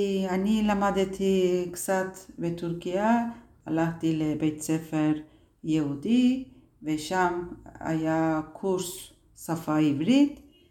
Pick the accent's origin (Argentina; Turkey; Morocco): Turkey; Hebrew is a second language; now in Israel; אני מטורקיה, עליתי לפני שנה.